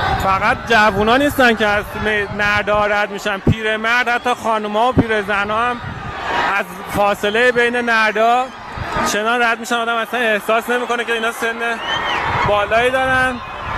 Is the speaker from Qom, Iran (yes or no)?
no; Tehran, Tehran Province, Iran